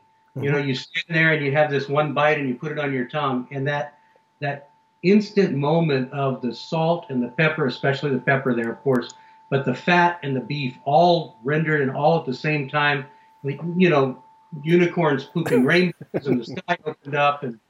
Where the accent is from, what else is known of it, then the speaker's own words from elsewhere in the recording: Austin, Texas, United States; born there; Born in South Austin, you know, my barbecue history is mostly around places like Bill Miller